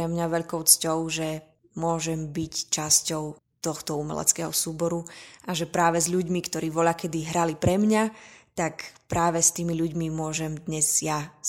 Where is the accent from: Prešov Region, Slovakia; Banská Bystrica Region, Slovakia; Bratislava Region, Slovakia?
Banská Bystrica Region, Slovakia; Banská Bystrica; Keďže som vyrastala v Banskej Bystrici, tak som do tohto divadla chodila ešte ako dieťa s mojimi rodičmi